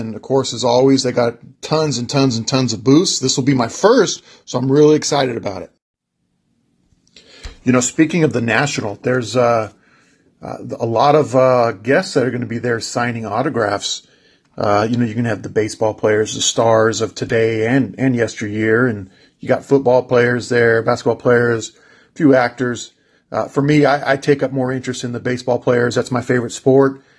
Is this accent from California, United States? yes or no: yes; California, United States; I'm a huge Ricky Henderson fan growing up in California. The Oakland A's right up the road.